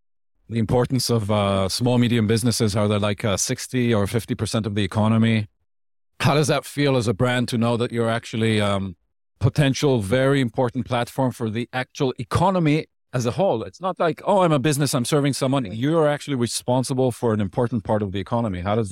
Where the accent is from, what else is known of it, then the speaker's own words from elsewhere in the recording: London, United Kingdom; I grew up in London, so I can relate.